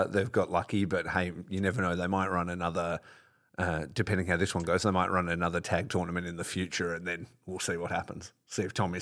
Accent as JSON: {"language": "English", "town": "Perth", "region": "Western Australia", "country": "Australia", "tie": "born or raised there", "said": "They're from my hometown of Perth and from my home promotion, Dude Where's My Ring."}